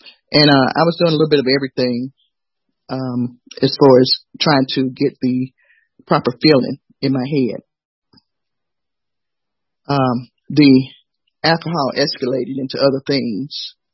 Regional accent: Atlanta, Georgia, United States; I was born in 1958, which makes me 63. And I'm from Atlanta. I've been here all my life, except for a few years where I left and went to the military.

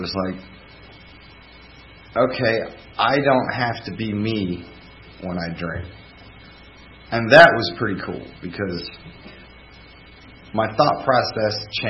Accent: Atlanta, Georgia, United States; I am born and raised in Atlanta, Buckhead community, but I quickly moved down to Little Five Points area.

